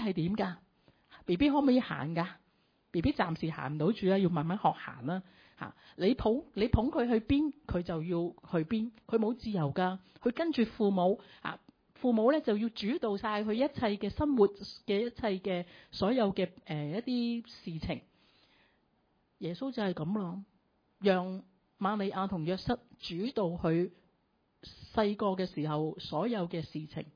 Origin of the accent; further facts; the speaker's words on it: Hong Kong; 原来呢我们香港人听到这些声音的时候，我们是这么踊跃的，这么热心的来到去帮助的。